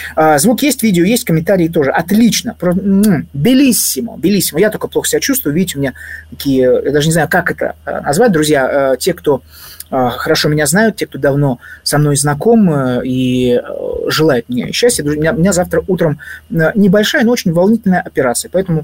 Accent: Saint Petersburg, Russia; Я сам родился в Ленинграде, жил очень долгое время, почти всю свою жизнь в Санкт-Петербурге. Сейчас я нахожусь в другом городе, несущественно в каком, но, в общем, родом я из Петербурга.

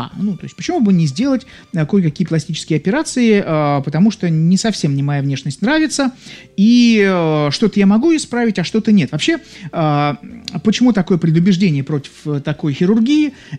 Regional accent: Saint Petersburg, Russia; Вот я, например, из Санкт-Петербурга, замечательного города-героя.

